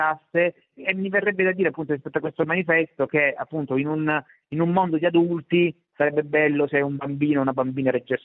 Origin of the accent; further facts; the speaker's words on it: Bari, Apulia, Italy; dalle mie parti, io sono di Bari, si chiamava Il gioco della campana